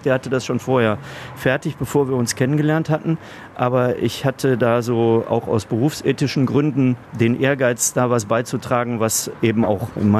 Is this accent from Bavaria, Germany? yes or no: no; Essen, North Rhine-Westphalia, Germany; Ich komme ja hier aus Werden und weiß, wie scharf da scharf ist.